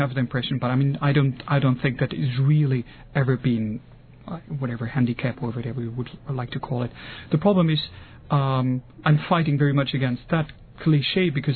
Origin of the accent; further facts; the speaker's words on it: Munich, Bavaria, Germany; moved away as an adult; I'm German. I'm born in Munich. And I grew up in Munich, so almost everything there. I went to school there. I studied music there. And finally, in 94, I left.